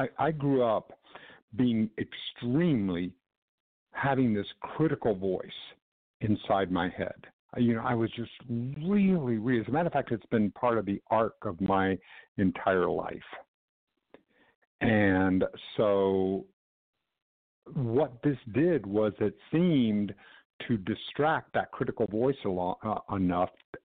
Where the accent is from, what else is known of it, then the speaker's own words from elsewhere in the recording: Texas, United States; And I grew up in South Texas. And in South Texas, there was so little information.